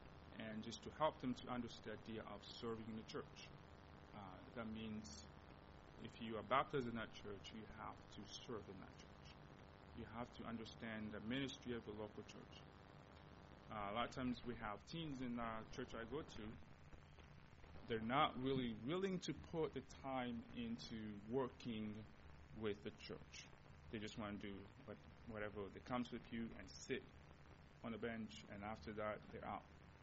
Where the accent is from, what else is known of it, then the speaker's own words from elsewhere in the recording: DR Congo; first language Lingala; English is a second language; So that's my first language I learned in Democratic Republic of Congo.